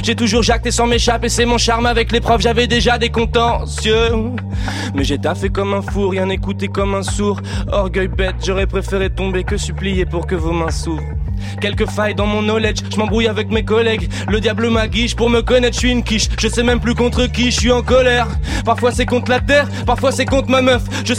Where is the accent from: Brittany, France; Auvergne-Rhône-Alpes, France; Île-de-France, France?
Île-de-France, France; Paris; born there; De toute façon, je suis né à Paris. J'étais sur un ordinateur à 7 ans ou 8 ans.